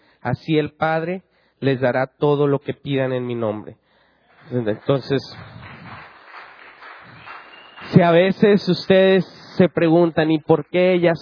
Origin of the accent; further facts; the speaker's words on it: Fresnillo, Zacatecas, Mexico; somos de Fresnillo, Zacatecas